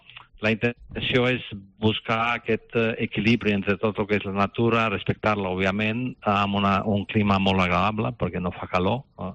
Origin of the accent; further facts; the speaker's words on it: North Macedonia; jo soc d'origen balcànic, soc de Macedònia del Nord, alguna vegada vaig a Macedònia també